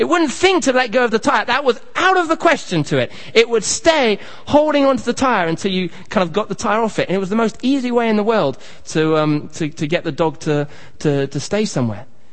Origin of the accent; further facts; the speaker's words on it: Kenya; moved away; We used to have, when I grew up in Kenya, a big kind of Alsatian dog.